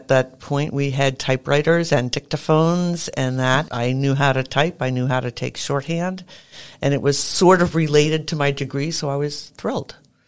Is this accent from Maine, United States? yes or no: yes; Brunswick, Maine, United States; I also love living in Maine. And I grew up in Brunswick. Well, pretty much. I came here when I was in junior high. So, you know, pretty much I've grown up in Brunswick.